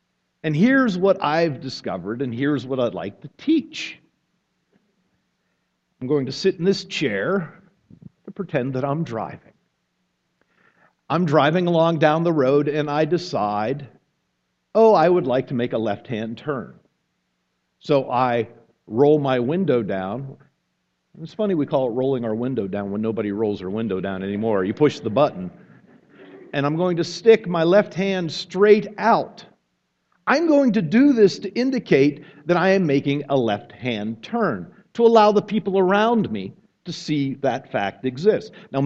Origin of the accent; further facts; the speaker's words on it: Pittsburgh, Pennsylvania, United States; I grew up in the Pittsburgh area. In Pittsburgh, and it's not there so much anymore, when I learned how to drive, they had this thing called the Pittsburgh Left.